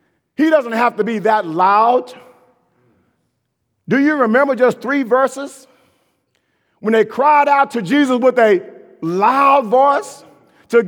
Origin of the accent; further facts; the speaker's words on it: Tyler, Texas, United States; I said, I'm from Tyler, Texas.